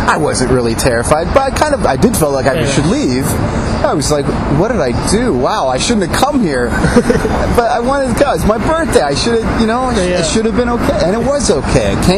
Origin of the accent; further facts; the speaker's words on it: Las Vegas, Nevada, United States; And then I started to talk about, I'm from Las Vegas.